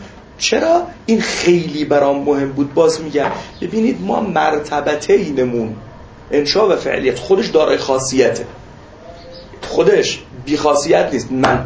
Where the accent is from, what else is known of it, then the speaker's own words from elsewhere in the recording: Khuzestan, Iran; accent: Khuzestani; البته گویش خوزستانی ما به گویش اونجا نزدیکه خیلی. لکن خب من گویش خوزستانیم خیلی قد چیز نیست.